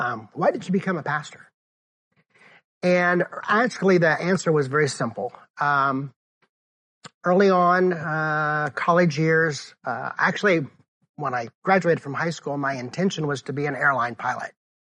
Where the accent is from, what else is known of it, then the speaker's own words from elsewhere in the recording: Decatur, Illinois, United States; and then returned to my hometown of Decatur, Illinois.